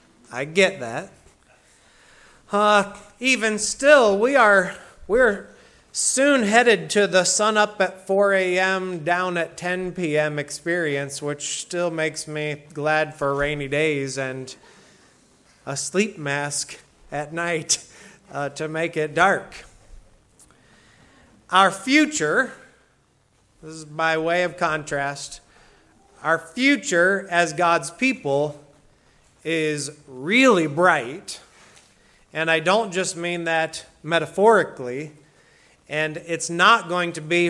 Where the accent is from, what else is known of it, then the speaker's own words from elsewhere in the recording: Midwest, United States; I grew up in the Midwest where we had all the seasons, not just the one season of sun, like seemed to be in Santa Clarita.